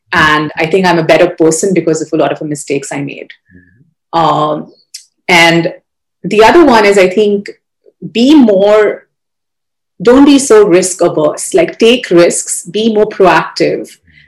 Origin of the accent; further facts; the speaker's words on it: India; like growing up in India, I think because of the way the school system is